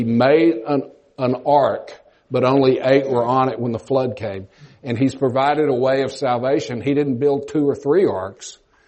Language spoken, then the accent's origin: English; Austin, Texas, United States; I grew up in Austin, man.